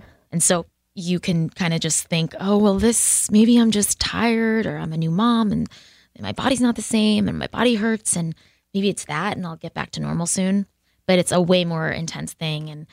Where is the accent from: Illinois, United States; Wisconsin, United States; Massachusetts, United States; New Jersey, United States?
Massachusetts, United States; Boston; I'm from Boston. I'm very grounded. I'm like a Sox fan.